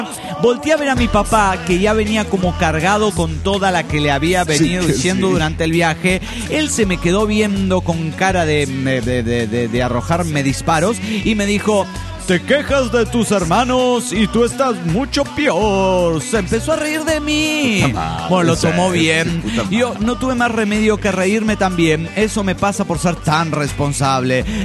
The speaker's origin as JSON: {"language": "Spanish", "region": "Salta", "country": "Argentina", "said": "Soy la tan fiera soy de Salta, Argentina."}